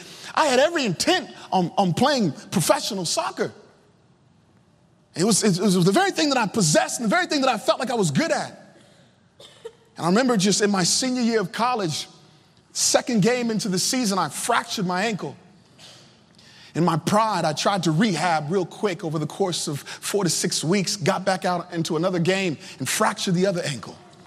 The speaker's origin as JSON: {"language": "English", "region": "Virginia", "country": "United States", "tie": "born or raised there", "said": "I mean, I grew up in Sunday school, man. I'm talking back in Virginia, right?"}